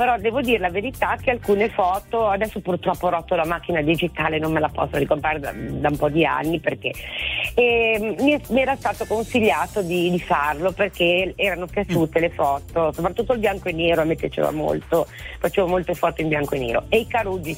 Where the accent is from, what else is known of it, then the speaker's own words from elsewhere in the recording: Genoa, Liguria, Italy; Sono di Genova